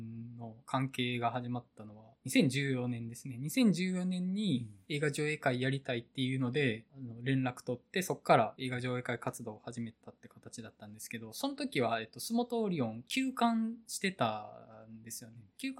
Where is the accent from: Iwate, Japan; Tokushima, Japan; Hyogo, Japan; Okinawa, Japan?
Hyogo, Japan; Awaji; 僕と原口さんの出身地である兵庫県の淡路島